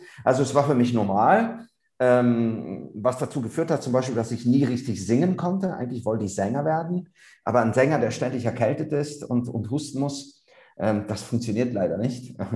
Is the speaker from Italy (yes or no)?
yes; Italy; Aber ich habe natürlich als Italiener ziemlich viel Parmesankäse, Mozzarella. Wir haben ja ganz viele Käsealternativen in Italien.